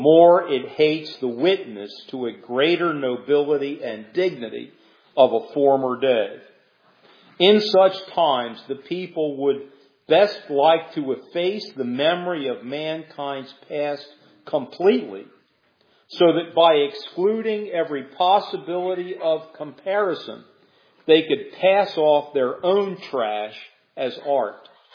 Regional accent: North Carolina, United States; the monument protection law in my home state of North Carolina

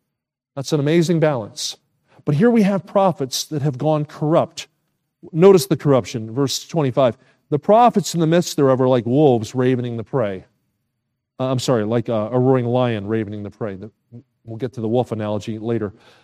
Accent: New Jersey, United States; I grew up in New Jersey. My dad was a general contractor.

